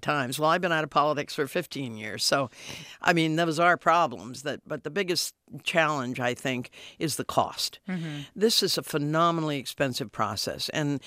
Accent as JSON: {"language": "English", "town": "San Diego", "region": "California", "country": "United States", "tie": "born there", "said": "So I was born in San Diego, but my family's been here a long time"}